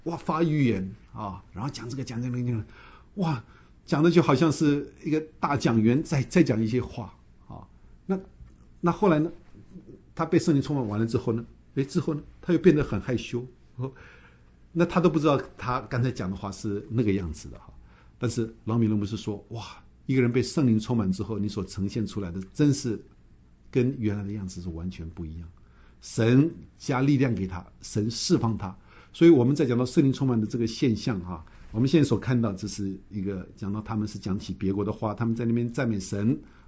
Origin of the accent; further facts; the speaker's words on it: Indonesia; 你知道我从印尼来的时候，我会发一个音是中一般中国人发不出来的，就是那个 R 那个音哈。